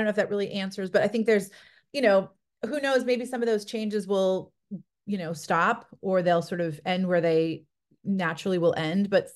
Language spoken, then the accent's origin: English; Michigan, United States; I met a woman who started a grassroots advocacy group in my home state of Michigan.